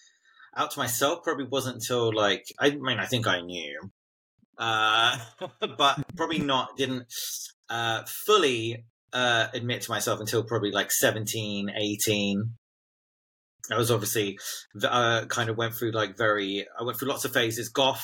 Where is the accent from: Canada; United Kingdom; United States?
United Kingdom; London; So I grew up in London